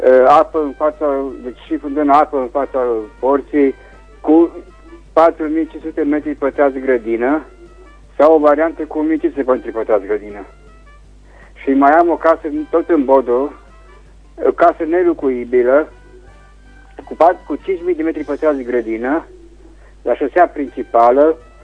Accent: Lugoj, Timiș County, Romania; vă sunt din Lugoș.

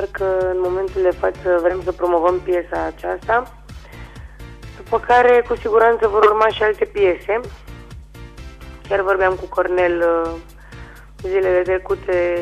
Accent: Deva, Hunedoara County, Romania; also born or lived in Galați; Nu sunt originară din Galați, sunt originară din Deva.

